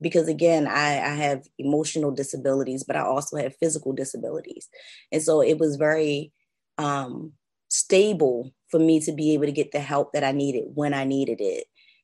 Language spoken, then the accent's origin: English; Baltimore, Maryland, United States; It is around 12:15 p.m. Eastern, and I'm from Baltimore, Maryland.